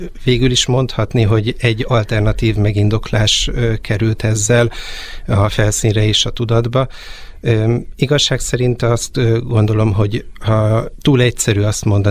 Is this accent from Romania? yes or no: no; Pilisszentiván, Pest, Hungary; Én Pilisszent Ivánról származom